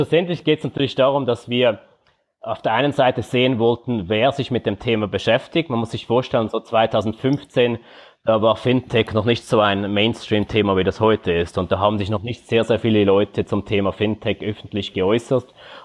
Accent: Switzerland; accent: Swiss; now in Singapore; man hört es von meinem Akzent, ich bin Schweizer, bin derzeit aber in Singapur.

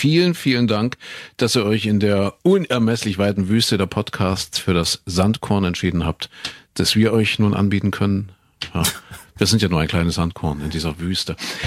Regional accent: Köthen, Saxony-Anhalt, Germany; In Köthen in Sachsen-Anhalt, da bin ich geboren.

